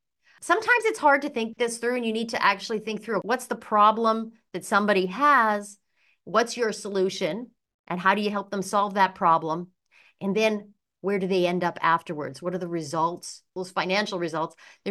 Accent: Vancouver, British Columbia, Canada; from Vancouver.

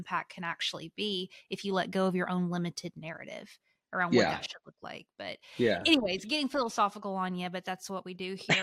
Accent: Arkansas, United States; And I can say that because I'm from Arkansas.

